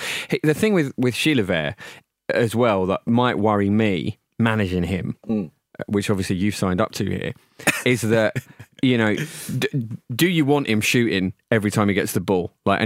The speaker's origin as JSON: {"language": "English", "country": "United Kingdom", "said": "But like, as a British person..."}